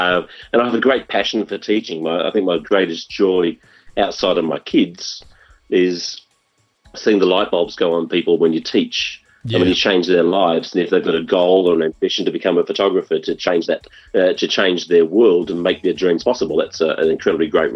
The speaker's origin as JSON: {"language": "English", "town": "Sheffield", "region": "Yorkshire and the Humber", "country": "United Kingdom", "tie": "born there", "said": "Well, it was a cold night in 64 in England. I was born in Sheffield, Yorkshire."}